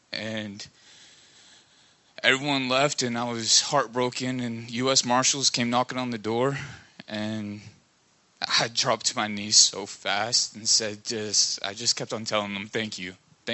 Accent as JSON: {"language": "English", "region": "Kentucky", "country": "United States", "tie": "born or raised there", "moved": "as an adult", "said": "I'm 32. Born and raised in Kentucky. Moved down here in 2015."}